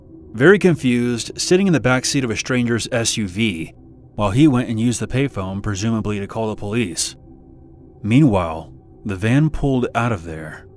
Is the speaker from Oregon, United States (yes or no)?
no; Florida, United States; I was going to college in South Florida, and I lived with my family in my hometown located in the Panhandle. It's about a 7-hour drive up through Central Florida to get between my school and my house